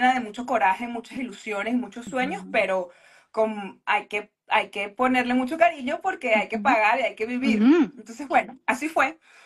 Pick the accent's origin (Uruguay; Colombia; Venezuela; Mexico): Venezuela; born there; Yo tenía un posgrado también en Venezuela, mi país natal